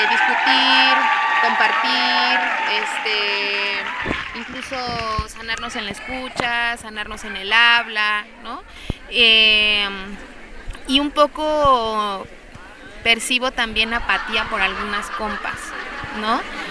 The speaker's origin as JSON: {"language": "Spanish", "region": "Oaxaca", "country": "Mexico", "said": "vengo del Istmo de Tehuantepec, en Oaxaca."}